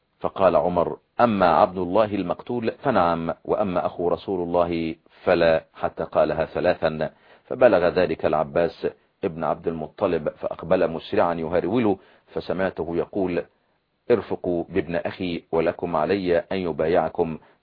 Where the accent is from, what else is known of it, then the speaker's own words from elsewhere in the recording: Egypt; زي ما بنقول عندنا في مصر، يعني مش محبوكة مكشوفة